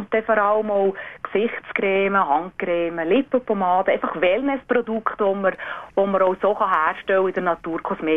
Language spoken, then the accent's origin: German; Flüeli, Obwalden, Switzerland; ich bin ja nicht in der Stadt aufgewachsen. Ich bin auch im Flüeli aufgewachsen, aber einfach nicht von einem Bauernhof gekommen.